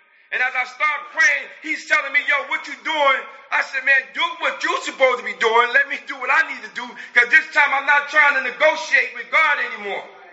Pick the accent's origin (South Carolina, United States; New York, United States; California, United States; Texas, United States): New York, United States; Brooklyn; I tell the guy, yo, I want to get out of Brooklyn. I'm really from New York. I said, I want to get out of Brooklyn.